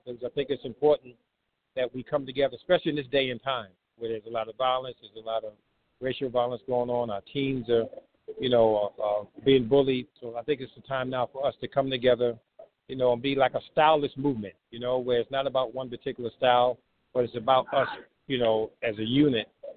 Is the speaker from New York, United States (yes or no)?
yes; Gordon Heights, New York, United States; born and raised in New York, actually Long Island, New York, a place called Gordon Heights.